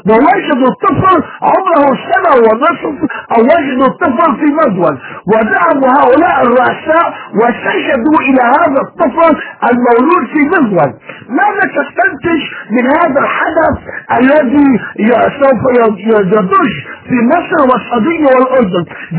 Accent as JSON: {"language": "Arabic", "country": "Lebanon", "accent": "Lebanese", "said": "لما بتكلم انا باللغة اللبنانية بتستنتج انت، انا مش ضروري انا قلت يا اخ وسام انا ذكر من لبنان. انت تستنتج هذا الكلام من كلامي، من لهجتي، ومن تعبيري على النت."}